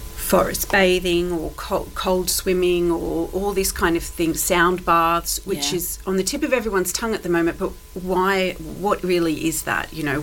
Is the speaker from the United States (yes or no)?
no; Sydney, New South Wales, Australia; I'm from an island. It's just a bit bigger island than the Isle of Wight. No, I'm from Sydney. I grew up in Sydney.